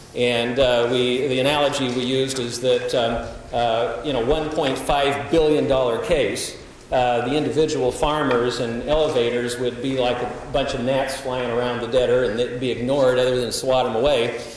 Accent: Omaha, Nebraska, United States; I am an attorney from Omaha with the Coley Jessen Law Firm.

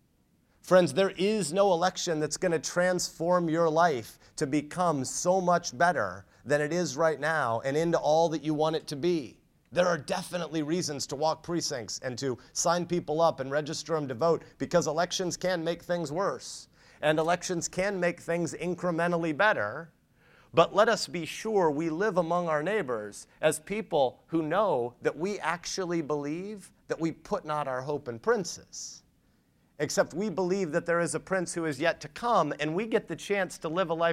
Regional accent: United States; I'm an American like you.

